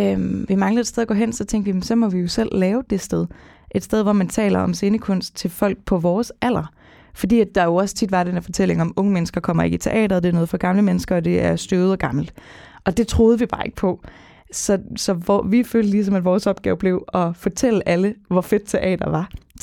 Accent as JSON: {"language": "Danish", "town": "Fredericia", "region": "Region of Southern Denmark", "country": "Denmark", "said": "jeg er fra Fredericia, og der, det er jo ikke, det er jo en kulturby på mange måder"}